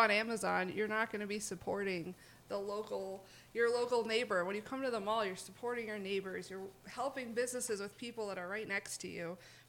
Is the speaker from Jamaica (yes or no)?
no; Rochester, New York, United States; I'm from Rochester.